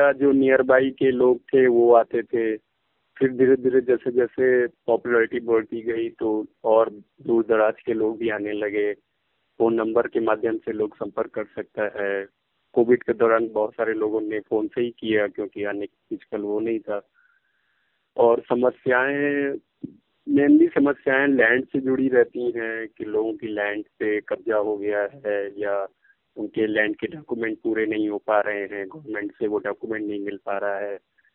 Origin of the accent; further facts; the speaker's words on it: Kanpur, Uttar Pradesh, India; मैं कानपुर का रहने वाला हूँ, कानपुर उत्तर प्रदेश में आता है, इंडिया के उत्तर प्रदेश में।